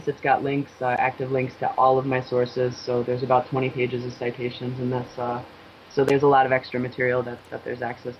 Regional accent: United States; I do feel like on the wrong side of history as an American

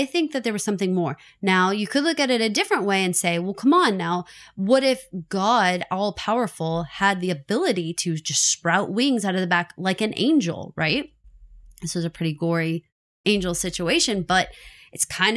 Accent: Texas, United States; Well, and because we're from Texas, we have to tell you about another news article we read

